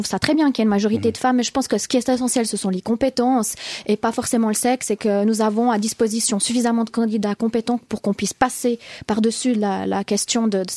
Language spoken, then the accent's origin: French; Vaud, Switzerland; Mais pour moi, en tant que vaudois